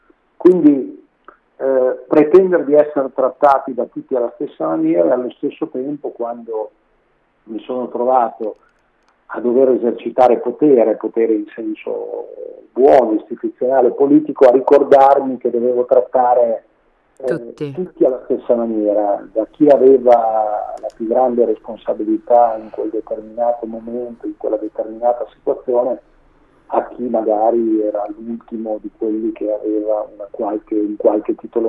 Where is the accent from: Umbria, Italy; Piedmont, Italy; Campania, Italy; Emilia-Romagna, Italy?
Emilia-Romagna, Italy; io mi sento certamente italiano, ma visceralmente emiliano romagnolo.